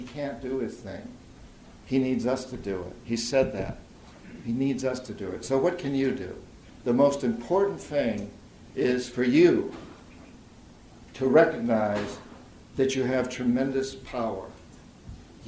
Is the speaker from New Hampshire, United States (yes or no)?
yes; New Hampshire, United States; And I had no idea growing up in New Hampshire that the DDT we were spraying on the swamp behind my house